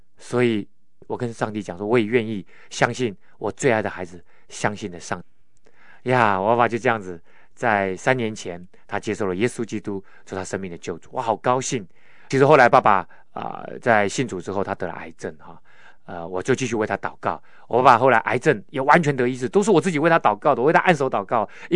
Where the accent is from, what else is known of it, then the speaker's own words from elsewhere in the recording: Keelung, Taiwan; 说他死了以后把他烧成骨灰丢在基隆港，因为我是基隆人。